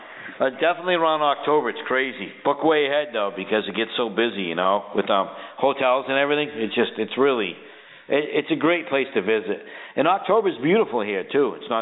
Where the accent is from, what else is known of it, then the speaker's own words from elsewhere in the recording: Salem, Massachusetts, United States; Yeah, we're from Salem, Mass.